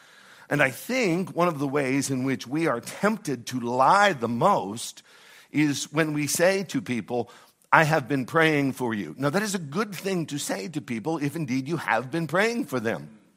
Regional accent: Du Bois, Pennsylvania, United States; I grew up in Du Bois, Pennsylvania, in a little church, the Du Bois Christian and Missionary Alliance Church.

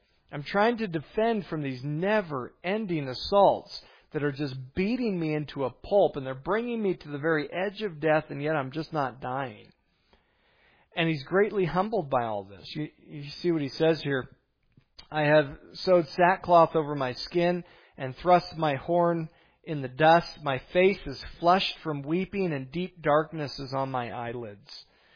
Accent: Montana, United States; So here we come from Montana, like having never been on waves.

